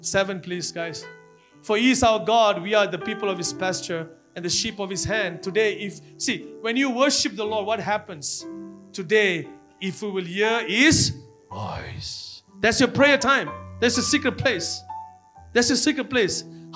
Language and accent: English; Malaysia; No, I'm from Malaysia.